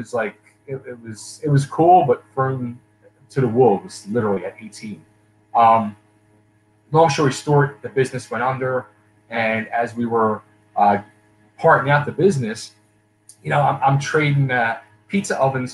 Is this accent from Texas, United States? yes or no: no; Pennsylvania, United States; like when I was a young kid, 18, I owned a pizza shop. I'm from Philadelphia area.